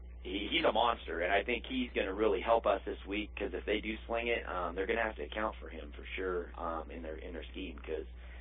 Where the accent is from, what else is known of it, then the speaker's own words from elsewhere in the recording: Falls City, Nebraska, United States; Yeah, and, you know, I've never been to Fairbury. I grew up in Fall City. I don't think I've ever set foot in that town